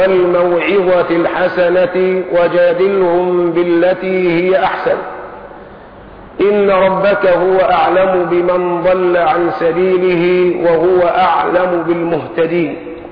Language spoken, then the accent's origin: Arabic; Egypt; بعد هذا التقدم الطيب في حالتنا كمصريين